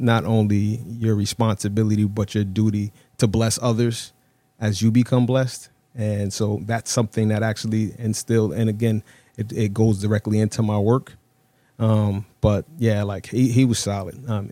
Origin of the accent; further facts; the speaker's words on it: New Haven, Connecticut, United States; So I grew up right here in New Haven. I've lived in every hood in New Haven.